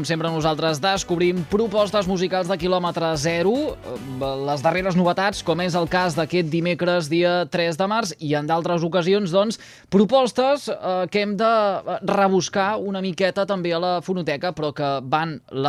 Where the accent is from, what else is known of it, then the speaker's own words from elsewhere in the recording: Salomó, Catalonia, Spain; allí a Salamó, el meu poble